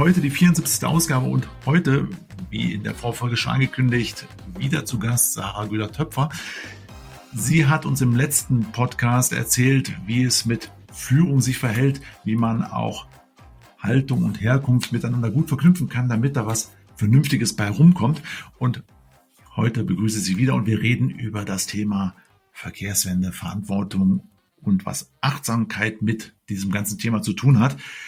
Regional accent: Rosenheim, Bavaria, Germany; Ich komme ja aus Rosenheim, wie der ein oder andere unschwer ja jetzt erkennen kann. Hört man ja auch an meiner Sprache.

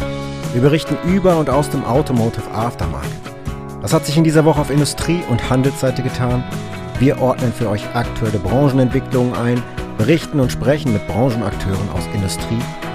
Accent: North Rhine-Westphalia, Germany; ich als Westfale bin dann natürlich immer aufgeschmissen

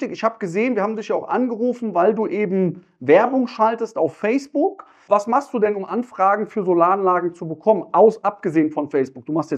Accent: North Rhine-Westphalia, Germany; Krefeld ist ja, ich komme aus NRW, ne? Super.

